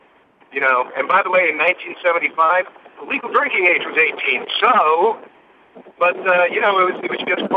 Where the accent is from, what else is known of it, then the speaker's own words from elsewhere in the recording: New Jersey, United States; So, I grew up right outside of New York in Jersey in the 70s